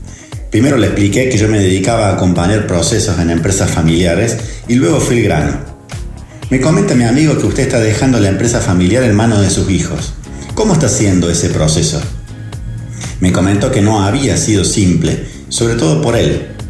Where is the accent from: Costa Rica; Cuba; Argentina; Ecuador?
Argentina; Italia, como nuestra Argentina, es un país con muchísima incidencia de empresas de tipo familiar.